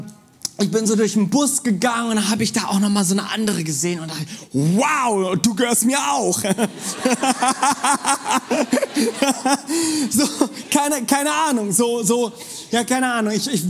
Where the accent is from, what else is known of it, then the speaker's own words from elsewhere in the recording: South Korea; Und bin ursprünglich Koreaner